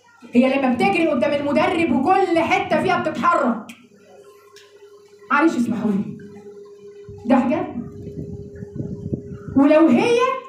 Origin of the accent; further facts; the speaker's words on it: Sohag, Sohag Governorate, Egypt; انا نفسي كنت انا من سوهاج